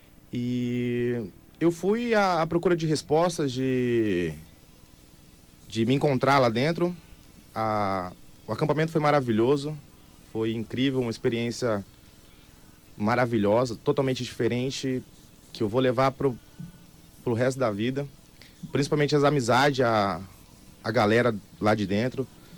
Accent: Dourados, Mato Grosso do Sul, Brazil; Sou de... daqui mesmo.

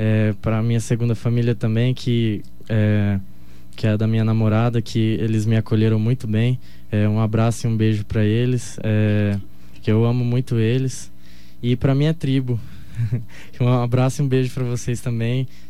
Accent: Dourados, Mato Grosso do Sul, Brazil; Eu sou daqui mesmo, de Dourados.

